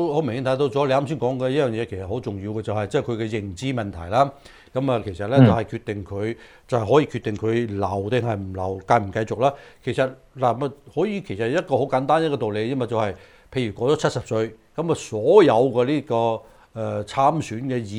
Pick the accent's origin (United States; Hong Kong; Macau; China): United States; 其實係要我哋美國人係需要知道嘅